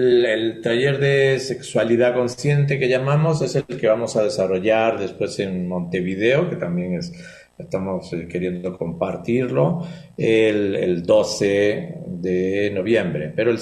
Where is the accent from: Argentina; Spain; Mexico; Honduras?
Spain; moved away; Yo soy español, he vivido muchos años en diferentes países de Latinoamérica, entonces soy un mix de Latinoamérica y España